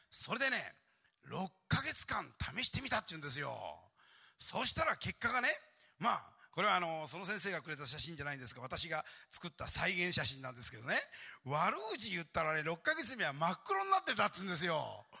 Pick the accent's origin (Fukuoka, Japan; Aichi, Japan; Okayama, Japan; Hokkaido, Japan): Aichi, Japan; 私愛知県なんですけど